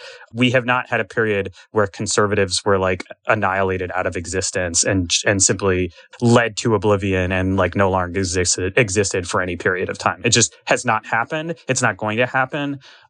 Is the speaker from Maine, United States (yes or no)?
no; Washington, District of Columbia, United States; growing up in Washington, D.C., back before woke was primarily a white pejorative for unnecessary egalitarianism